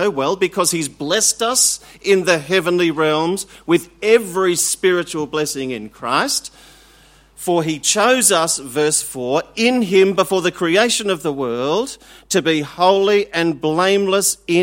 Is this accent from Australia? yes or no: yes; Australia; accent: bogan Australian; Or are they expecting my accent to suddenly shift from bogan Australian to, you know, upper crust British, you know, Archbishop of Canterbury?